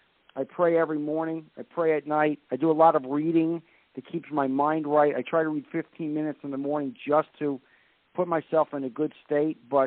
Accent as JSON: {"language": "English", "region": "New Jersey", "country": "United States", "said": "I'm from New Jersey, as you know."}